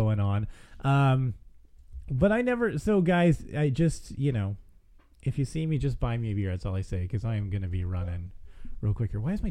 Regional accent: California, United States; Where I grew up in California, there's plenty of blondes.

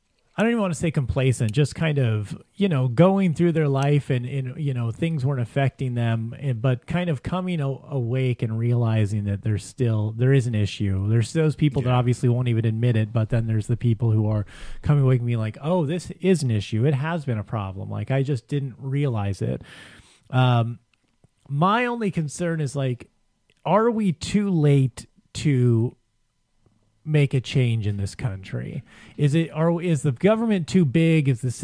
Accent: Los Angeles, California, United States; I grew up in South Central in the '80s, lived through the, you know, Rampart days

